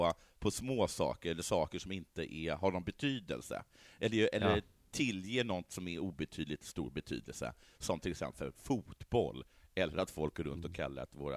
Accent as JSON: {"language": "Swedish", "country": "Sweden", "said": "Tänkte gå tillbaka då till hur jag är som svensk arbetskamrat."}